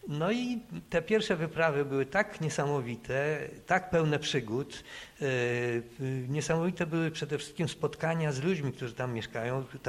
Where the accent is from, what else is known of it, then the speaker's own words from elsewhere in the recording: Masovian Voivodeship, Poland; się wychowałem na Mazowszu, które jest jednonarodowe, jednoreligijne i takie, no, powiedziałbym, niezbyt ciekawe, niezbyt zróżnicowane kulturowo.